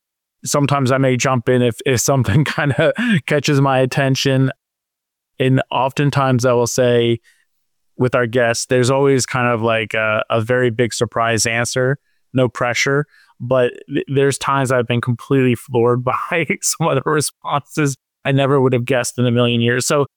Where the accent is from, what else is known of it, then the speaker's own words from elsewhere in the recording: Philadelphia, Pennsylvania, United States; So the Galapagos is funny because I'm from Philadelphia and huge sports fan.